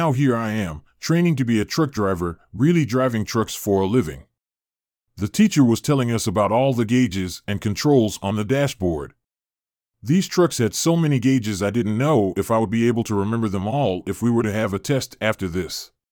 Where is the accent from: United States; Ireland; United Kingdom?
United States; Hilliard; When I was a kid, I used to watch trucks pass through my hometown in Hilliard